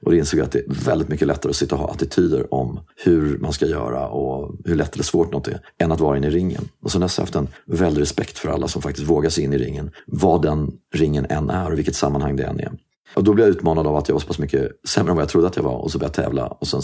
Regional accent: Sundbyberg, Stockholm County, Sweden; Men jag växte upp i Hallonbergen. Jag växte upp i Ursvik, en bit härifrån. Jag gick i Hallonbergsskolan.

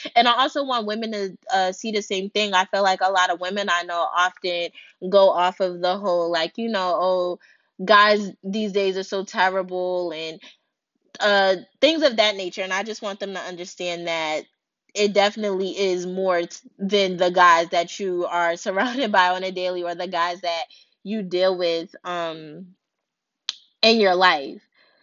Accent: Baltimore, Maryland, United States; I'm from Baltimore, Maryland. And I decided to start this channel because I feel like personally I want to get my voice out there as well.

